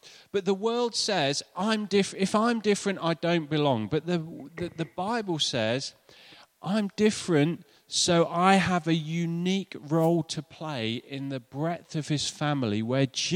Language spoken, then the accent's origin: English; Nottingham, East Midlands, United Kingdom; where I grew up in Nottingham